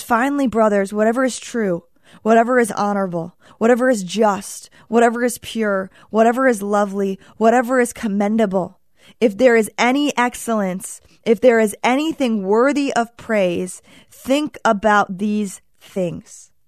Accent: Michigan, United States; Sometimes I can be like, oh, the weather. I'm from Michigan.

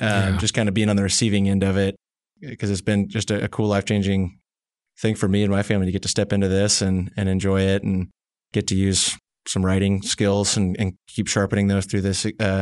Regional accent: Bentonville, Arkansas, United States; so I grew up here in Northwest Arkansas, lived about a block from the Bentonville Square before it was cool.

